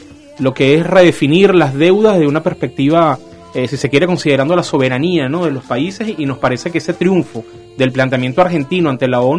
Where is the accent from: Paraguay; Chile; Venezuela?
Venezuela; afecta, por lo menos, a mi tierra, a Venezuela, a una cantidad de otros países